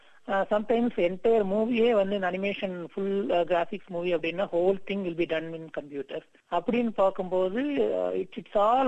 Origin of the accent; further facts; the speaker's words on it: Coimbatore, Tamil Nadu, India; also born or lived in Thoothukudi; நான் பிறந்தது வந்து தமிழ்நாட்டில் தூத்துக்குடியில பிறந்தேன். அம்மாவுடைய ஊர் தூத்துக்குடி. நான் வளர்ந்தது எல்லாமே கோயம்புத்தூர்ல. கோயம்புத்தூர் புறநகர்ல கள்ளப்பாளையம்னு ஒரு சிறிய கிராமம். அங்கதான் நான் வந்து 7ஆம் வகுப்பு வரைக்கும் படித்தேன்.